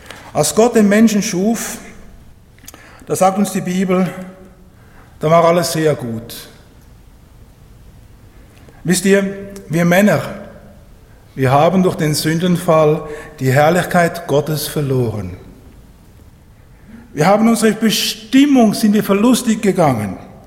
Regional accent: Zurich, Switzerland; Ich bin aufgewachsen am Pfäffikersee.

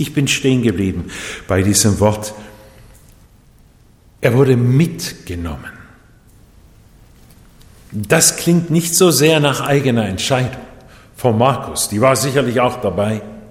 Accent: Japan; wir waren eine Missionarsfamilie, ich bin in Japan geboren und aufgewachsen

